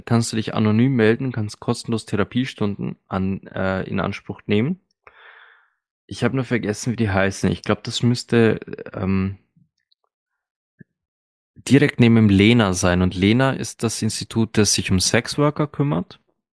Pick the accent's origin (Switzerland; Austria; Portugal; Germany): Austria; Linz, Upper Austria; born or raised there